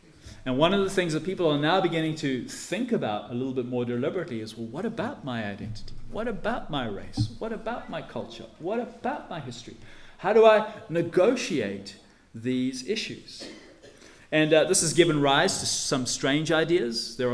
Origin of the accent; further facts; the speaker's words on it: Scotland, United Kingdom; born there; I mean, I was born in Scotland.